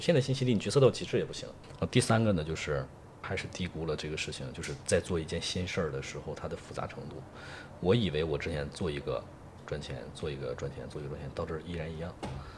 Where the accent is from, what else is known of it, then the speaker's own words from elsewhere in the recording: Liaoning, China; 我原来因为我们家是辽宁人